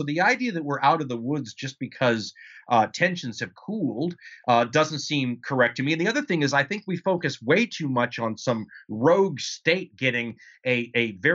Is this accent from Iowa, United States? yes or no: no; California, United States; I'm from Southern California, so they easily morphed into earthquake drills after a while.